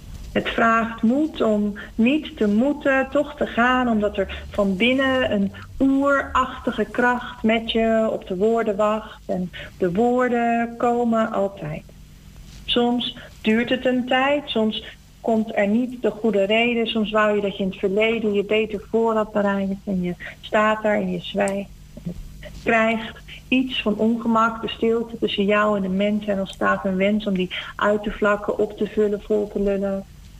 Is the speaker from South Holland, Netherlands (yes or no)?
yes; Rotterdam, South Holland, Netherlands; en ik kom uit Rotterdam.